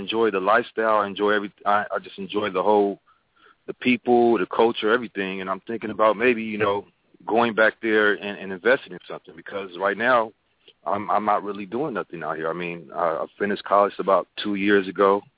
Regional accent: Oakland, California, United States; I'm from Oakland.

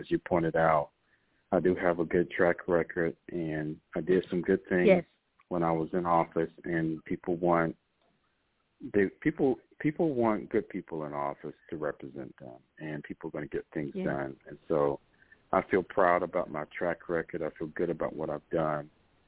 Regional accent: Jacksonville, Florida, United States; I grew up in Jacksonville, you know, the northeast part of Florida.

